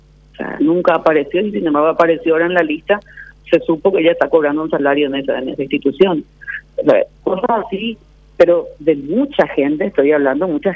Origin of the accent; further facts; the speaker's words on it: Alto Paraná, Paraguay; quienes somos parlamentarios y somos oriundos, digamos, del Alto Paraná